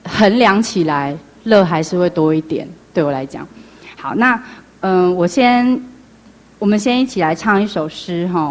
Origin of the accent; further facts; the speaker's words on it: Tainan, Taiwan; moved away as an adult; now in Northern Taiwan; 然后其实我是台南人，那3年前因为结婚的关系，所以我到北部来这样子。